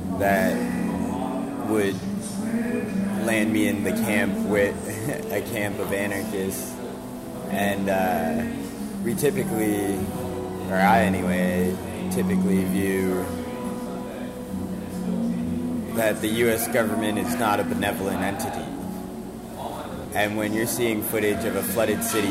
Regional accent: Providence, Rhode Island, United States; now in New Orleans, United States; Well, I was originally born and raised in and around Providence, Rhode Island, and I now live in a van down by the river in New Orleans.

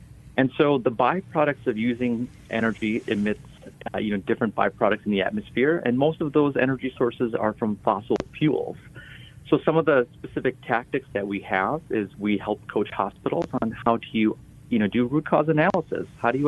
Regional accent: Wisconsin, United States; I ran out of funds and I moved back to my hometown in Wisconsin

